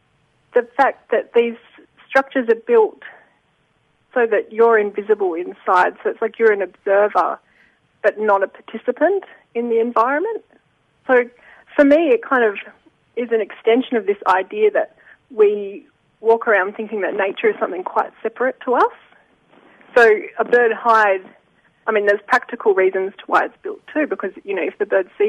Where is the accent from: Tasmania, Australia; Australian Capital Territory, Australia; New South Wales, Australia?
Australian Capital Territory, Australia; Canberra; now in Melbourne, Australia; obviously I'm a practising artist in Melbourne, but my hometown is Canberra, so it's a bit of a homecoming for me.